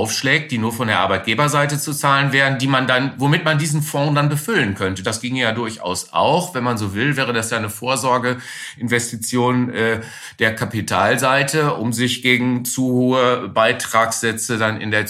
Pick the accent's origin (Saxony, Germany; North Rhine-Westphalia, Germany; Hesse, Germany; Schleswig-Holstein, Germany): North Rhine-Westphalia, Germany; Ich komme aus dem Rheinland, es hätte noch immer Jod gejange, sagt man dort im Rheinland.